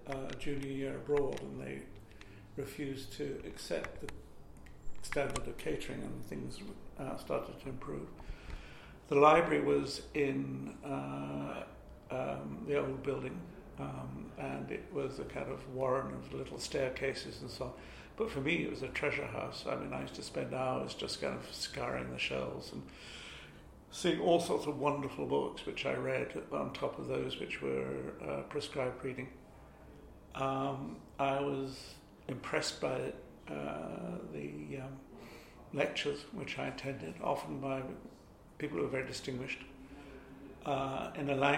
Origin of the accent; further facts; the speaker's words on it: Hampstead, London, United Kingdom; I'd heard of it because I was brought up in Hampstead, which is very different from what it is now.